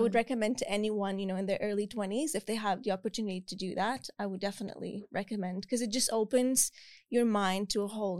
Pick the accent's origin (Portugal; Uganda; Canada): Portugal; moved away as an adult; also born or lived in United States; now in Australia; So I'm obviously from Portugal. Before Australia, I lived in the US. I was there for 7 months